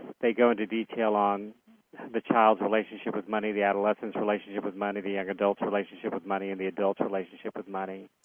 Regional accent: Florida, United States; Like when I grew up in Central Florida, it was, you know, you go out on a winter day and it'll be beautifully clear blue

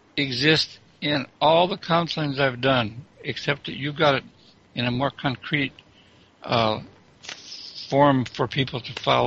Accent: California, United States; But I'm a country person. I'm a Californian

